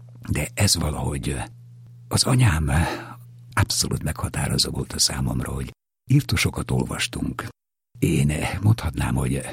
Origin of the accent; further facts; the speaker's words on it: Vrakuňa, Bratislava Region, Slovakia; Pozsony mellett, a Kisduna partján, Pozsony Vereknye községben nőttem fel